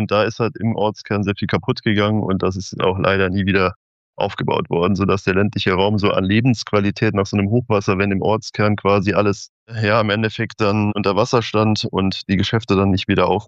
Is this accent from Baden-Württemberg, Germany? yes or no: no; Kordel, Rhineland-Palatinate, Germany; also born or lived in Neuss; meinem Ort, wo ich auch aufgewachsen bin, mit Kordel.